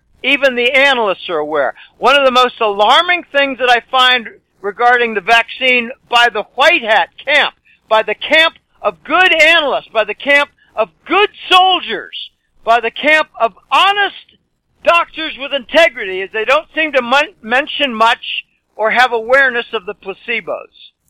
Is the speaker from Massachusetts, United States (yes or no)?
yes; Boston, Massachusetts, United States; moved away; I'm from Boston, but I've been here a number of years.